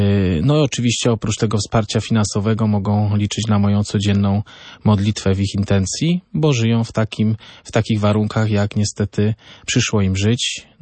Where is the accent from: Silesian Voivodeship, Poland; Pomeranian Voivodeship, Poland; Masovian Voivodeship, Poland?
Silesian Voivodeship, Poland; Bielsko-Biała; w parafii świętego Józefa w Bielsku Białej, skąd pochodzę.